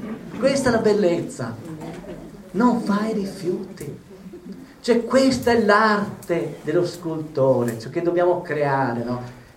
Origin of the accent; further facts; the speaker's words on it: Vicenza, Veneto, Italy; Il mio ottico di Vicenza, io sono originario di Vicenza